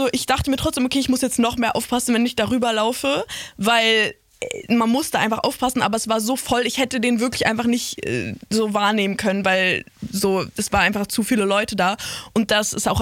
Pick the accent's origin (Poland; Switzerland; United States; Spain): Poland; ich bin Polin.